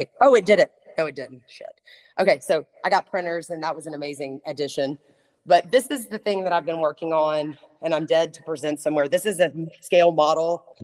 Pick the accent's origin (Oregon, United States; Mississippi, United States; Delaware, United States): Mississippi, United States; We're getting ready to move back to my hometown, we think. And there's about 30,000 people there, and it's in Mississippi.